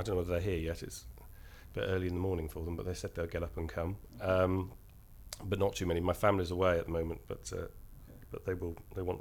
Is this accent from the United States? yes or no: no; Norwich, East of England, United Kingdom; also born or lived in South Pacific; now in London, United Kingdom; I was, in fact, born in the South Pacific, which is slightly in a colony in the South Pacific. And then I grew up in Norfolk, in Norwich. Went to university up in Durham and then came down to London. And I've been in London for 15 years now.